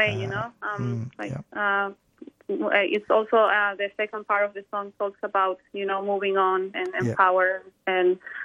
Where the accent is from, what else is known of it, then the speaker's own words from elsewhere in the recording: Chile; now in Melbourne, Australia; Yeah, you said I'm from Chile originally.